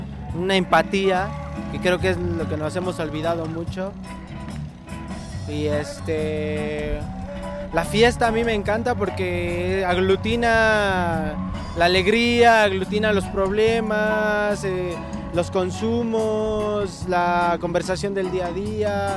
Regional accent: San Miguel Ajusco, Mexico City, Mexico; yo soy orgullosamente de San Miguel Ajusco.

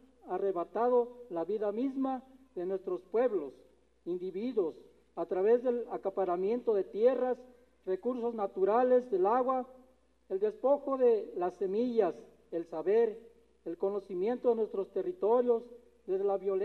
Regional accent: San Isidro, Jalisco, Mexico; Nosotros venimos de la comunidad de San Isidro, del municipio de San Gabriel, por allá donde el Llano en Llamas se refleja en un libro

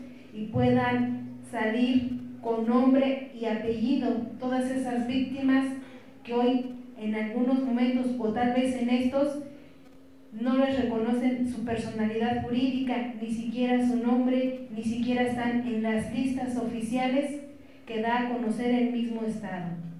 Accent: Mexico; Nos corresponde a nosotros también como mexicanos, como sociedad, denunciarlo y a su vez documentar.

